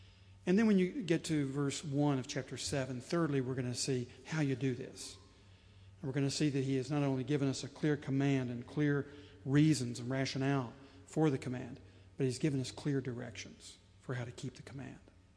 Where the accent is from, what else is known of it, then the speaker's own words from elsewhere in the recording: Tennessee, United States; But I remember growing up in East Tennessee when it was not so easy to be humble.